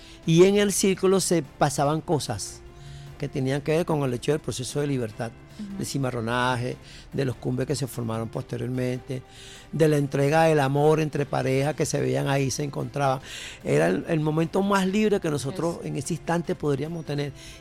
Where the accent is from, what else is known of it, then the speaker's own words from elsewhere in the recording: Venezuela; Somos venezolanas, somos venezolanos, somos cultores, somos creyentes, soñadores, somos un pueblo...